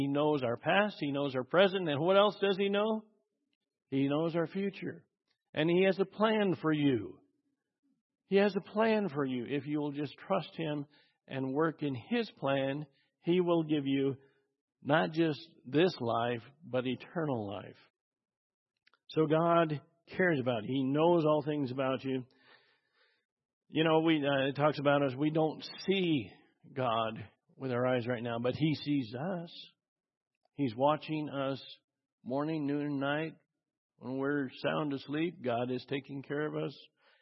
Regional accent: Idaho, United States; As many of you know, I'm from Idaho.

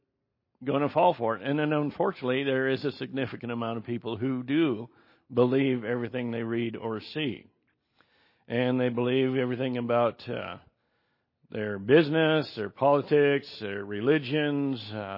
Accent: Pacific Northwest, United States; I'm from Northwest, so I've been on the Oregon Trail and seen the remaining tracks of the old wagon trains, stagecoaches, and everything that went through that region.

